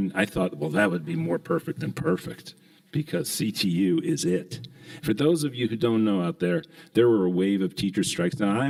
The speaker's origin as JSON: {"language": "English", "town": "Los Angeles", "region": "California", "country": "United States", "tie": "born or raised there", "said": "Arizona, my hometown, UTLA, Los Angeles, California."}